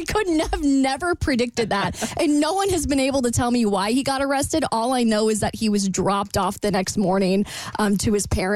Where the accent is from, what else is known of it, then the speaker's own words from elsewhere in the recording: Florida, United States; Like I'm not very Southern, but sometimes I catch myself. I'm like, why am I twanging? Like I'm literally from Florida.